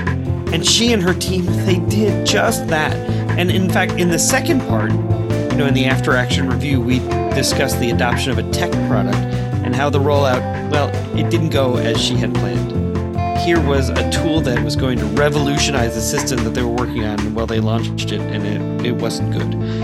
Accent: Long Island, New York, United States; I'm from Long Island, South Shore. But, you know, I've spent so much time in my youth going to Uniondale to Islanders games, Arrows games, concerts, I think the Big Apple Circus at one point.

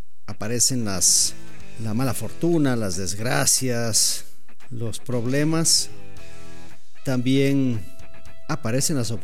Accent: Ibarra, Imbabura, Ecuador; born there; Yo nací en Ibarra en 1968. Para que yo nazca en Ibarra, mi papá y mi mamá se tuvieron que conocer. Mi papá guayaquileño, mi mamá ibarreña.

